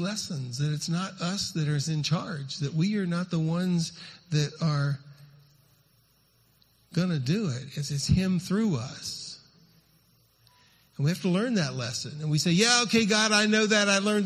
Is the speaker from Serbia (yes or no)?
yes; Serbia; when we got back to where we grew up in Serbia